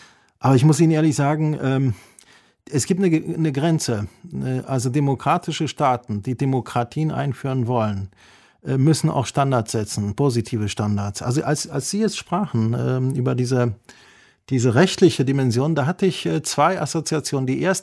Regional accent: Iraq; now in Germany; Ich bin ja halb Iraker. Mein Vater ist Iraker und ich habe im Irak gelebt. Wir sind aus dem Irak geflüchtet. Wir sind politische Flüchtlinge in Deutschland gewesen.

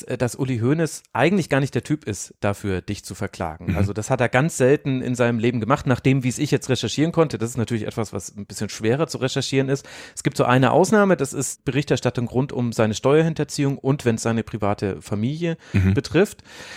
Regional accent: Munich, Bavaria, Germany; ich komme aus München oder lebe und arbeite jetzt in München

